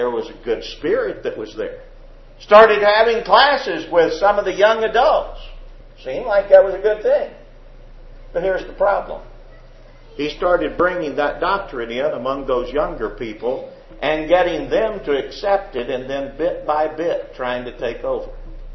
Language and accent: English; Corpus Christi, Texas, United States; I grew up in Corpus Christi, Texas.